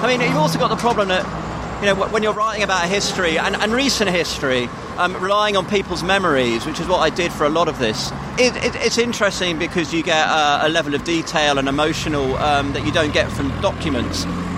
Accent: Sutton, London, United Kingdom; I used to live in... I was brought up in Athens suburbs around Sutton.

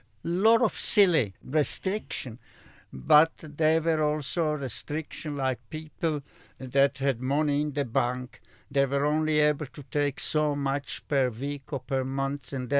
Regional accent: Slovakia; born there; English is a second language; in my own country, I was born in Slovakia.

